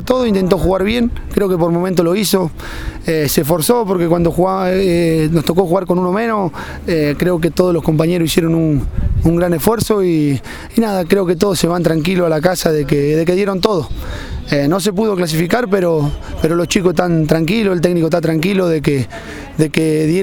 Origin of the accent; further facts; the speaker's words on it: Olavarría, Buenos Aires Province, Argentina; queda demostrado en este plantel que la mayoría somos de acá de Olavarría